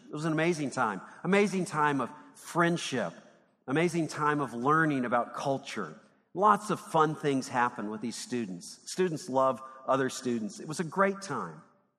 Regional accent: Owensboro, Kentucky, United States; when I was a teenager growing up in Owensboro

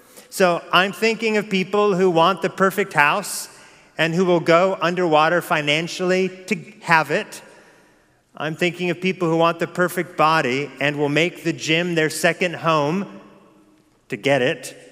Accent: West Coast, United States; So growing up on the West Coast, I had the opportunity a number of times to visit Disneyland

